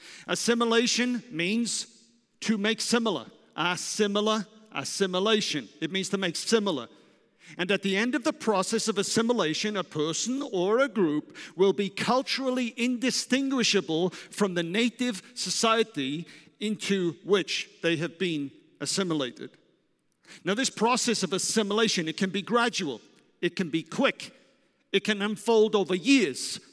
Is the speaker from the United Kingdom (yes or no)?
yes; Wales, United Kingdom; now in United States; Being Welsh, there's a part that makes me sad about that. Rather than pass a rugby ball or play cricket, my kids grew up to play American football.